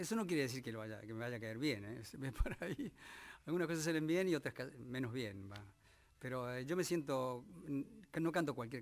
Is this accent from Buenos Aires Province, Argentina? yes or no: no; Córdoba, Argentina; Porque soy de norte de Córdoba.